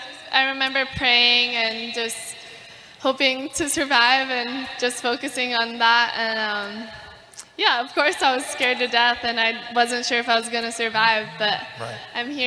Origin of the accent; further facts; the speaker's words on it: Hawaii, United States; Well, I guess for me, I grew up in Hawaii and, you know, it's just a really simple lifestyle of just surfing and hanging out with friends